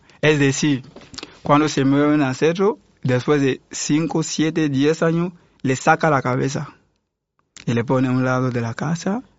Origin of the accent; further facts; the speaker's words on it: West, Cameroon; Escúchame, yo también soy Peul, pero no soy musulmán. No puede decir que Peul... Yo soy Peul. En mi país los Peul son del oeste de África, del oeste de Camerún.